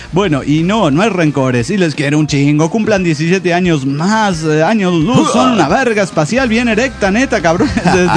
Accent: Valencia, Carabobo, Venezuela; de Valencia, Venezuela.

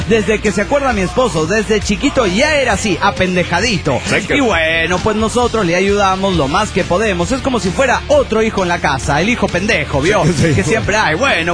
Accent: Carichí, Chihuahua, Mexico; Ya que íbamos hasta Huachochi y desde mi pueblo, Carichi, eran como 8 horas de viaje

